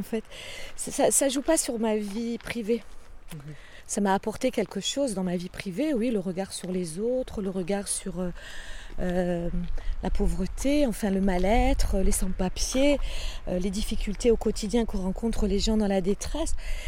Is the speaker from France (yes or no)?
yes; Grand Est, France; also born or lived in Paris; now in Marseille, France; Alors moi, je suis alsacienne, mon nom vous l'indique. Et lorsque je suis arrivée à Marseille, je venais de Paris, j'avais vécu 5 ans à Paris.